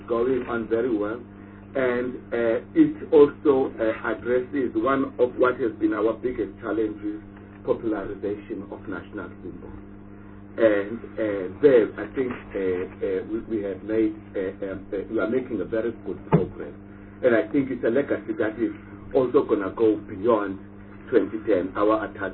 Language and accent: English; Gugulethu, Western Cape, South Africa; I grew up in Kukuletu, but it's also doesn't seem to be helping.